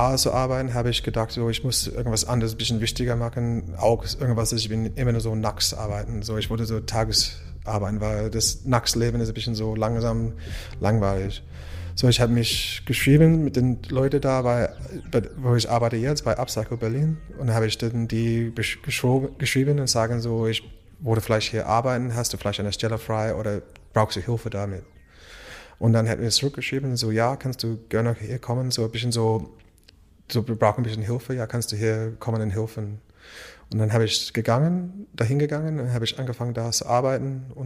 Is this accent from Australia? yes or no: yes; Australia; German is a second language; moved away as an adult; now in Germany; ich komme aus Australien, ich bin 32 Jahre alt, ich habe hier in Deutschland gewohnt seit 2013